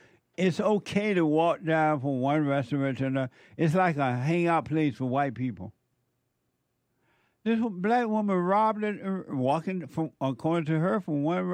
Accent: Alabama, United States; it wasn't like this when I was growing up in Alabama

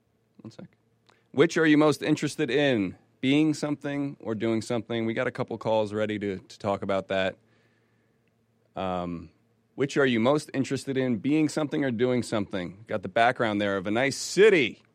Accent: New Jersey, United States; I'm from New Jersey. It's the most congested state in the United States.

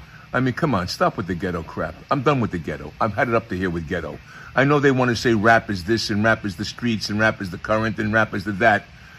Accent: Dix Hills, New York, United States; also born or lived in Astoria; I grew up born in Astoria, Queens, and grew up on Long Island, Dix Hills.

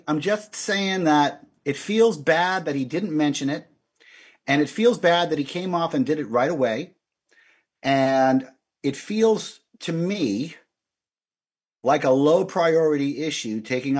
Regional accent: United States; now in Canada; I live in Canada. I'm an American, and you know, I'm not just an American, like you said.

